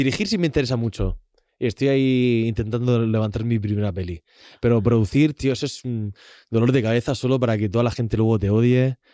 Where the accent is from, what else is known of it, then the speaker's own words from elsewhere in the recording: Region of Murcia, Spain; Yo, bueno... somos de Murcia.